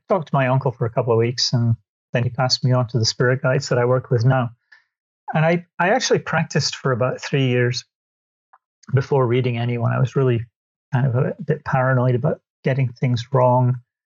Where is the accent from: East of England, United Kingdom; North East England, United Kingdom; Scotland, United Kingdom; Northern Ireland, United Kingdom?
Scotland, United Kingdom; moved away as an adult; also born or lived in London; now in United States; I used to live in the UK. I was from Scotland, and I lived in London for 15 years.